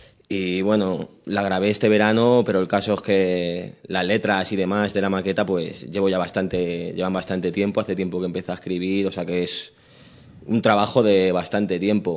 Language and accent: Spanish; Leganés, Community of Madrid, Spain; soy de La Fortuna, un barrio de aquí de Leganés, un tanto conflictivo y demás